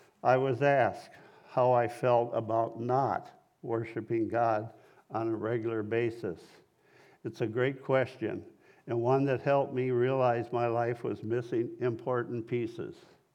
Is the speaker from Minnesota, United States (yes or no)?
yes; Staples, Minnesota, United States; now in Cross Lake, United States; I live in Cross Lake. I was born in Staples, Minnesota, and my parents raised my brother and me with regular attendance at the First Methodist Church.